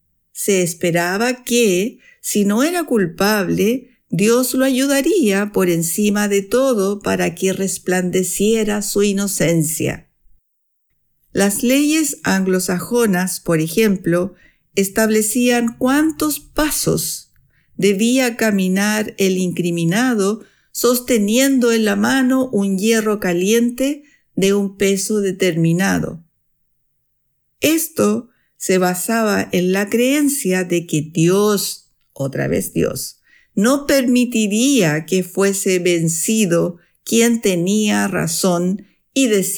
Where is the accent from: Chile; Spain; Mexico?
Chile; now in Switzerland; chilena, vivo en Suiza desde hace 12 años y soy profesora de español para extranjeros.